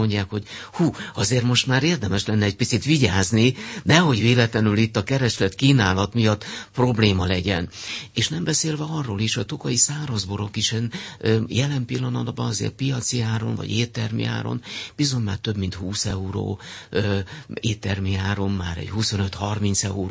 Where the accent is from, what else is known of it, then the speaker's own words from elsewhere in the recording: Borsod-Abaúj-Zemplén, Hungary; különösen az én szülőföldem, a Zemplén térségét jelentik és fémjelzik